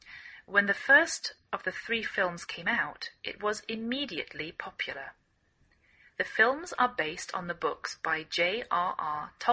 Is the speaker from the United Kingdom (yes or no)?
yes; England, United Kingdom; now in United States